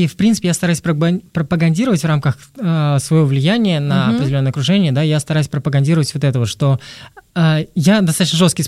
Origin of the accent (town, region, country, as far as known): Saint Petersburg, Russia; now in Moscow, Russia